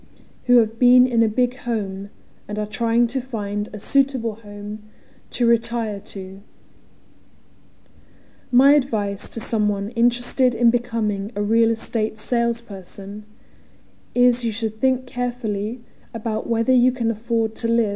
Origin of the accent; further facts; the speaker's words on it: Canberra, Australian Capital Territory, Australia; born there; I was born in Canberra 32 years ago.